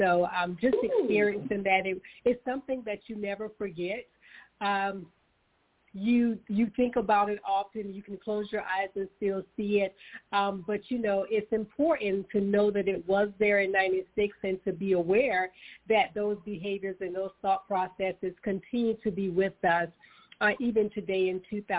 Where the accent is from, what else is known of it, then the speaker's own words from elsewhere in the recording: South Carolina, United States; I'm a native from South Carolina. So racism in South Carolina is something that's really second nature to us.